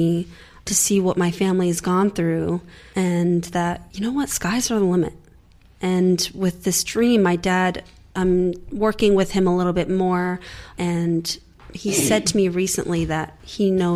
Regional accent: United States; as a little kid growing up in America, I'm first generation here

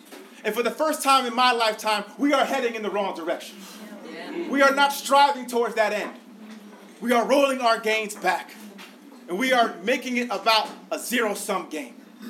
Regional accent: Schenectady, New York, United States; You know, I'm an upstate kid. As much as they might try to make me out to be something else. Born and raised in Schenectady. Parents, proud workers at GE for many years.

